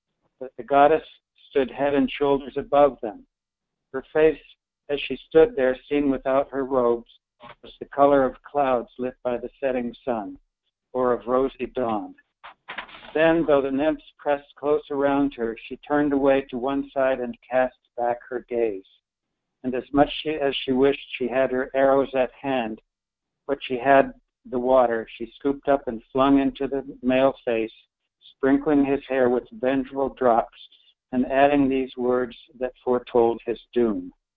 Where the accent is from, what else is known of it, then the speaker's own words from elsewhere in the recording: Dallas, Texas, United States; from Dallas.